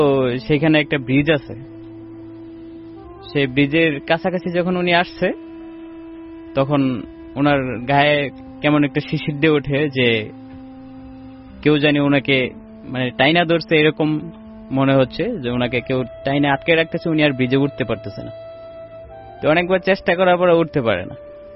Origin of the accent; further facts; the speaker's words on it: Phulbaria, Mymensingh Division, Bangladesh; আমি ময়মনসিংহ ফুলবাড়িয়া থেকে আসছি।